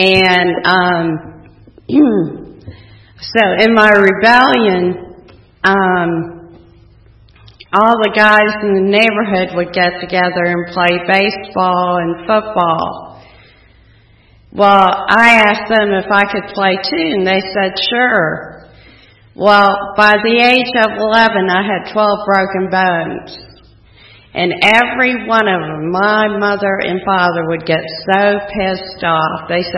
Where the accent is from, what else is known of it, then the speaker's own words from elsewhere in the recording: Abington, Maryland, United States; I was brought up in Abington, Maryland, and it was a very, very small town.